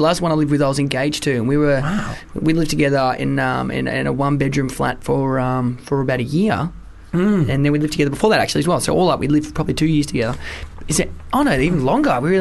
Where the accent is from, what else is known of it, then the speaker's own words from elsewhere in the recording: United Kingdom; accent: Australian; We're British. I am. I have an Australian accent, but I'm British as well.